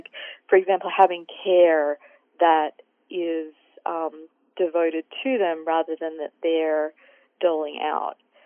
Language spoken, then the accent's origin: English; Australia; I also think about my home country of Australia